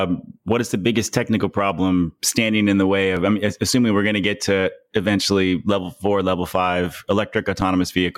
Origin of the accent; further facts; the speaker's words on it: Portland, Oregon, United States; moved away as an adult; now in Fujisawa, Japan; There's biodiesel and electric buses in my hometown of Portland, Oregon. And I've been living in Fujisawa, Japan for a year